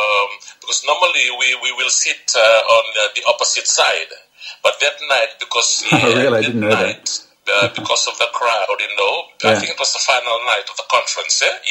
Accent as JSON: {"language": "English", "country": "Fiji", "said": "Yeah, I'm from Fiji."}